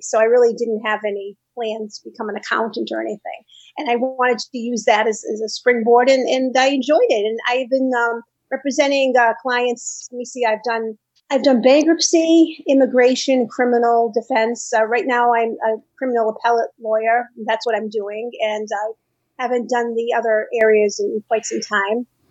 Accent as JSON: {"language": "English", "town": "Boston", "region": "Massachusetts", "country": "United States", "tie": "born or raised there", "said": "Well, I've been living in Boston, born and raised in Boston, and I became a lawyer in 97"}